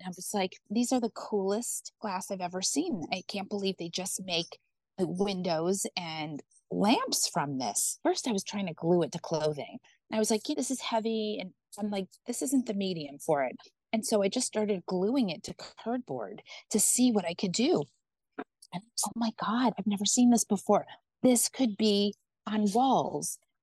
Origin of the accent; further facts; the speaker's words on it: La Jolla, California, United States; I grew up in San Diego. Uh-huh. In a really like sweet little town called La Jolla, but we were always in New York all the time.